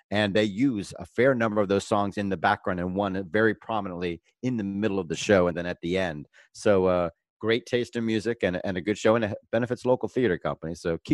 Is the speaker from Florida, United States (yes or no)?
yes; Fort Lauderdale, Florida, United States; also born or lived in Bermuda / Pompano; I was born in Bermuda, and I grew up in Pompano and Fort Lauderdale, Florida.